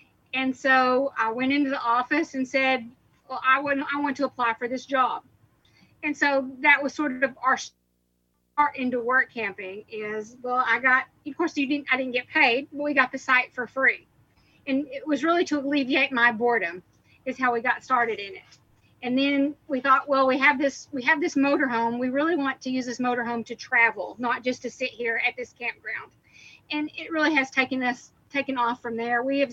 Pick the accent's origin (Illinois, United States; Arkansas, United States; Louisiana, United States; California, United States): Arkansas, United States; Texarkana; We are from Texarkana, Arkansas, which is on the border of Texas and Arkansas.